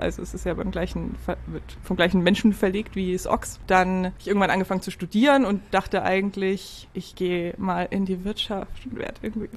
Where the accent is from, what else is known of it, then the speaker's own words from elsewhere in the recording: Bavaria, Germany; now in Hamburg, Germany; Nee. Ich komme aus Franken, Oberfranken.